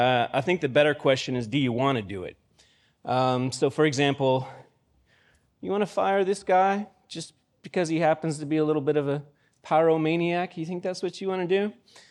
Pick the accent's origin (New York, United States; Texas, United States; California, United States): Texas, United States; Borger; All right, so yeah, I'm from Borger, Texas.